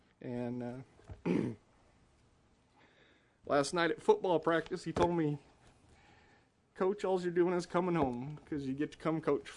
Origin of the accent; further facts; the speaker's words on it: Reedley, California, United States; And I'm always proud to tell people that I'm from Reedley, that I represent Reedley.